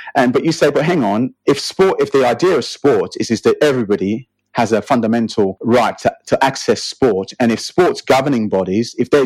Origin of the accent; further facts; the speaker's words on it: England, United Kingdom; now in Australia; I came from England. I mean, and as an English, a young English lad growing up